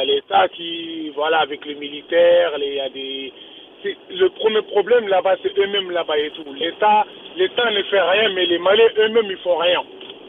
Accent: Mali; Moi je suis malien, j'ai double nationalité

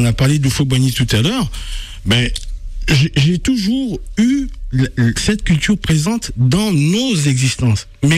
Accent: Côte d’Ivoire; born there; je suis né en Côte d'Ivoire. Mm-hmm. Mes parents sont d'origine camerounaise.

